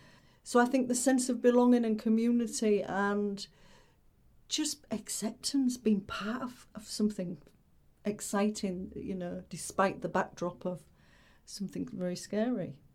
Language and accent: English; Hull, Yorkshire and the Humber, United Kingdom; I was living in Surrey and a long way from home because I'm from Hull.